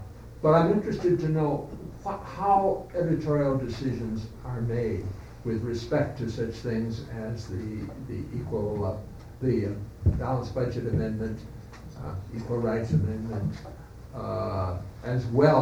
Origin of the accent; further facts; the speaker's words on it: Chicago, Illinois, United States; When I grew up in Chicago, which was a little before I went to the University of Chicago